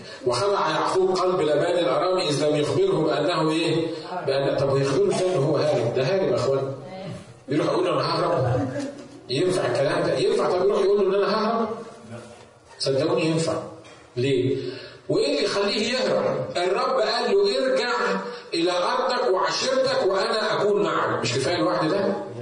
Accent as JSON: {"language": "Arabic", "country": "Egypt", "said": "ما كانتش يعني زي عندنا في مصر من الفراعنه"}